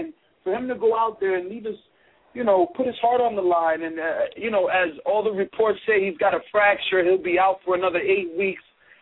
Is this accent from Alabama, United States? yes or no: no; New Jersey, United States; I mean, I'm from New Jersey, and for you to find a gym, you have to go at least 40 miles away